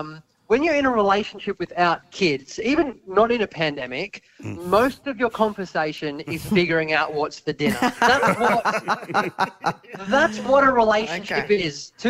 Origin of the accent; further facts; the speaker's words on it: Greensborough, Victoria, Australia; So I grew up in Greensboro, a suburb in Melbourne, and the Diamond Valley Leader was our local paper, right?